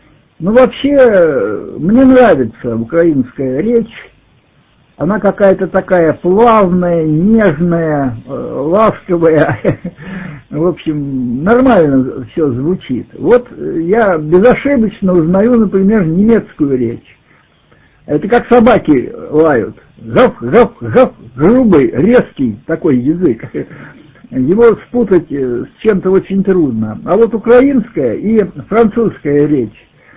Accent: Russia; Я говорю, какой я москвач? Я 117 километров от Москвы.

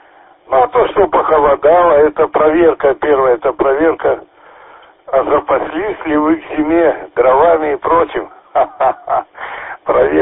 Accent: Kislovodsk, Stavropol Krai, Russia; born there; Я вот родился в Кисловодске и для себя все время обнаруживаю новые места.

